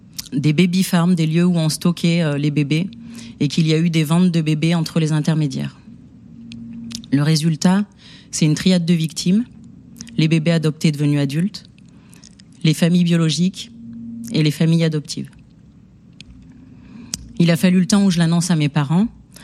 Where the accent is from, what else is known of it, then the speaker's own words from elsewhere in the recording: Auvergne-Rhône-Alpes, France; also born or lived in Sri Lanka; J'ai grandi en Haute-Loire, dans un petit village à côté de la ville du Puy-en-Velay. Et j'ai été adoptée au Sri Lanka, comme 14 000 autres bébés.